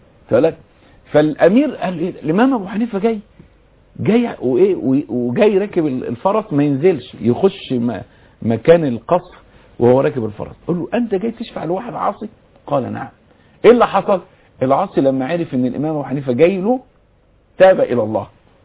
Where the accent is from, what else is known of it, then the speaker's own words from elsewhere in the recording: Egypt; بالنسبة لنا كمصريين أو كعرب